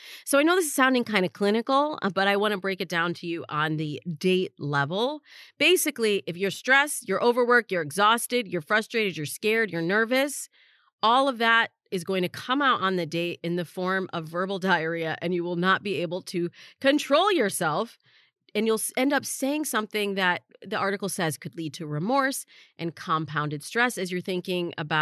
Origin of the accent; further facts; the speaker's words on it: Los Angeles, California, United States; my hometown of Los Angeles did not make the list.